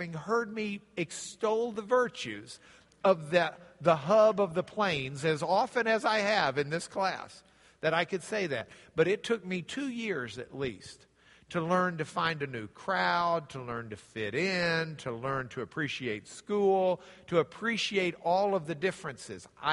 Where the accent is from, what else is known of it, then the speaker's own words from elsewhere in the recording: Dallas, Texas, United States; born there; also born or lived in Fort Worth / New Orleans; So I was born in Dallas. Shortly thereafter, we moved to Fort Worth, I think just a matter of weeks. And from there, we moved to New Orleans, if I remember correctly